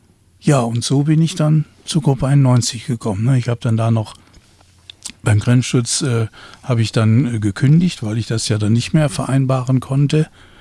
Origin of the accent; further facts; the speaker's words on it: Dortmund, North Rhine-Westphalia, Germany; ich komme aus Dortmund